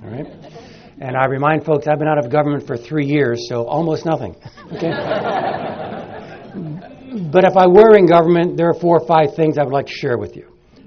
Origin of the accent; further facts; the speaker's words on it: Pittsburgh, Pennsylvania, United States; If I'm going to write an article about bass fishing in the Monongahela River in my hometown in Pittsburgh, I still have to send it in.